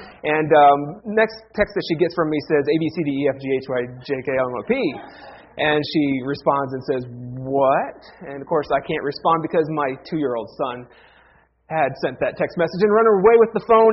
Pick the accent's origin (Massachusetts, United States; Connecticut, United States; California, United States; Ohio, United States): Ohio, United States; I grew up in Ohio. We have family as far as Nebraska, Colorado.